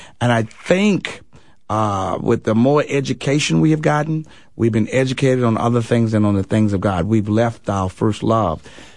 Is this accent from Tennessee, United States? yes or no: no; Richmond, Virginia, United States; I grew up in right outside of the Confederacy, capital of the Confederacy. Some kids wouldn't even know where the capital of the Confederacy is, Richmond, Virginia.